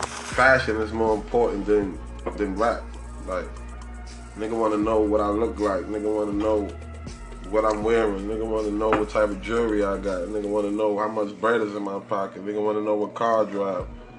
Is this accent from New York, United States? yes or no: yes; New York City, New York, United States; from East New York. You know what I mean? Pink Houses, Brooklyn.